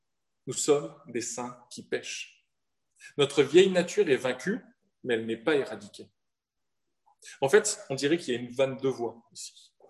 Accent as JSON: {"language": "French", "region": "south of France", "country": "France", "said": "Et je viens du sud de la France."}